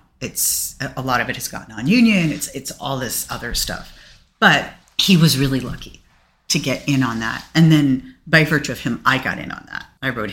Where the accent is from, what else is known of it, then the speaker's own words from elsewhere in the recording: New York City, New York, United States; I grew up here. I grew up in Manhattan.